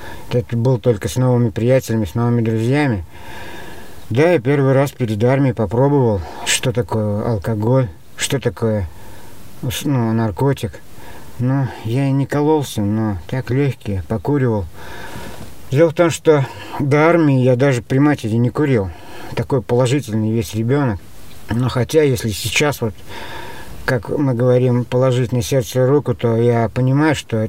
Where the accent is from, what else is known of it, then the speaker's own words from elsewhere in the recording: Ulyanovsk, Ulyanovsk Oblast, Russia; also born or lived in Udmurtia; Мне 39 лет. … Я родился в Удмуртии. В середине 80-х переехал в город Ульяновск со своей матерью и с младшим братом.